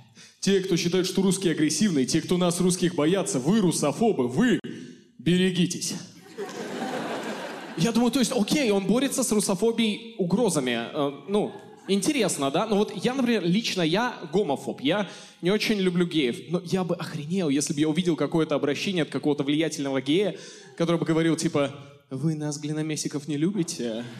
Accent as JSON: {"language": "Russian", "country": "Kazakhstan", "said": "Я вообще из Казахстана, и у меня была история в Казахстане"}